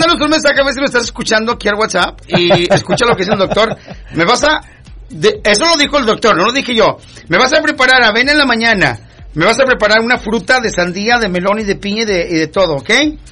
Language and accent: Spanish; Mexico; Oye, entonces nosotros como mexicanos